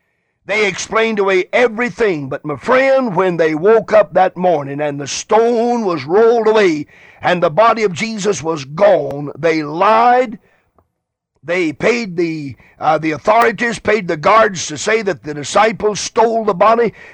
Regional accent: Greenville, South Carolina, United States; Here in my hometown in Greenville, South Carolina, there have been several articles with pictures

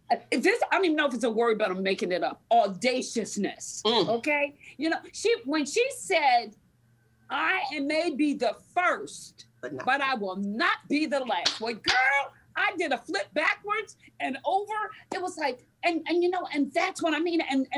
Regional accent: Philadelphia, Pennsylvania, United States; I came from West Philly, okay? But even in West Philly, on this little teeny tiny street, 600 block of Udell Street, grew up in a four room house

